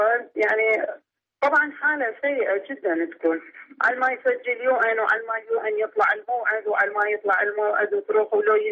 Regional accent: Iraq; يعني هو أساسا مو لأنه أنا عراقية، العراقي أساسا حنين

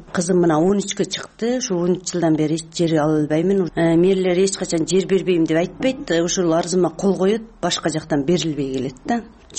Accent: Tajikistan; now in Osh, Kyrgyzstan; Тажикстандан 89-жылы келгенмин. Ошо бойдон ушу жерде жашаймын. 2009-жылы жарандык алдым.

